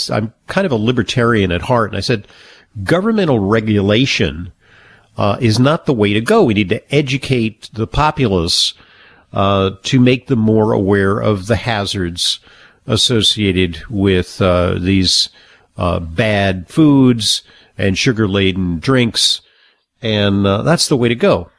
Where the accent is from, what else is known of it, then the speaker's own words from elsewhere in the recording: New York, United States; And I'm a New Yorker, and I recall the time when our former mayor, Bloomberg, proposed not a ban on soda.